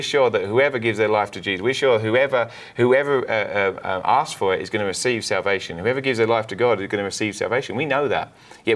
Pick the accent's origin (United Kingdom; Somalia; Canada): United Kingdom; accent: English; now in United States; I know my English accent here in America, some people say, yeah, maybe we need to translate for our southern viewers.